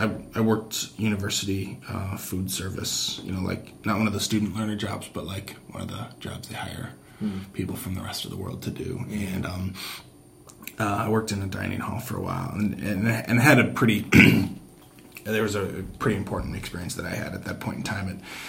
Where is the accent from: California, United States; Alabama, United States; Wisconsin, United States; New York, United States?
Wisconsin, United States; Neenah; So I grew up in Wisconsin, in northeast Wisconsin, in the city of Neenah.